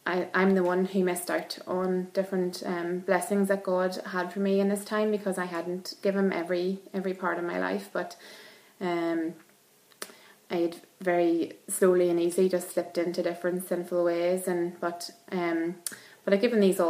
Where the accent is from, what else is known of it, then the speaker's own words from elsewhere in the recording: Ballybay, County Monaghan, Ireland; I was brought up near Ballybay in County Monaghan, had a Christian family, was brought up going to Sunday school and wee brethren Sunday school meetings